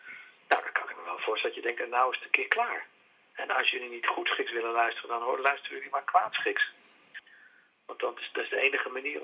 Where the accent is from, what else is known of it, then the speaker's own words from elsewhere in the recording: Netherlands; En dat vond ik voor mezelf als Nederlander ook het interessante.